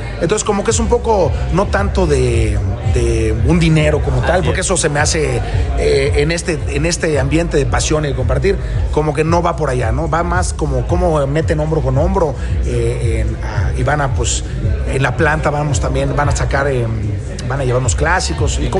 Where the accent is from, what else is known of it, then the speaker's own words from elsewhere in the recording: Valladolid, Yucatán, Mexico; nos vamos a Valladolid, Yucatán, que es Mérida, entre Mérida y Cancún, que es donde es mi papá y nació, nosotros somos oriundos de allá y somos muy orgullosos de allá